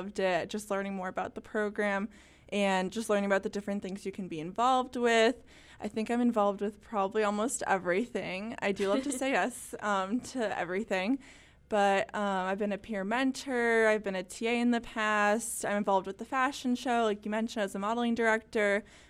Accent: Illinois, United States; Yeah, so I'm from Illinois, suburb of Chicago. So it's about 5.5 hours a drive of corn, super exciting to Iowa State.

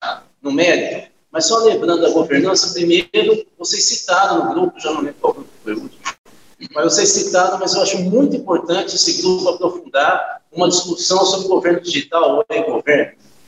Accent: Italy; já que eu sou italiano

